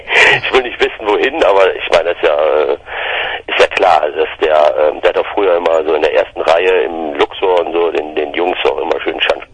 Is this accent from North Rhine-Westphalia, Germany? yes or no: yes; Cologne, North Rhine-Westphalia, Germany; Ich bin Kölner und ich finde